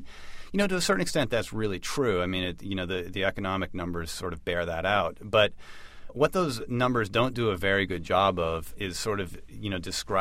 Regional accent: St. Albans, Vermont, United States; Well, I grew up in Vermont. I was born in the northwestern Vermont town of St. Albans into a sort of a dairy farming community.

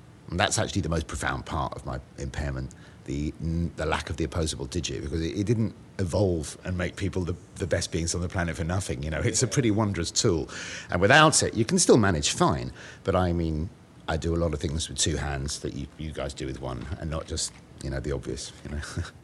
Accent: London, United Kingdom; I'm 51. I was born and bred in London.

